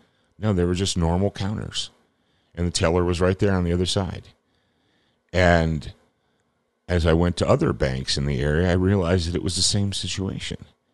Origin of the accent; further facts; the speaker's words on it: Detroit, Michigan, United States; now in Ohio, United States; it wasn't actually until my family moved and we relocated from Detroit, Michigan, down to rural Ohio